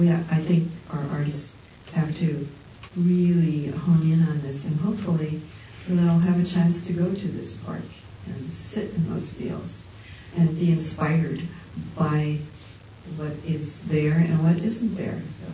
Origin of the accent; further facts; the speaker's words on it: New England, United States; Growing up in New England, there are amazing stone walls, and you see them now even in the woods as you go by.